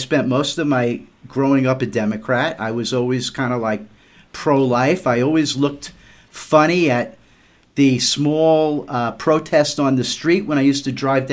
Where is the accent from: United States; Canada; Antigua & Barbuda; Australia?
United States; New York; I mean, I'm from New York. I'm like completely ashamed that for the years that I lived there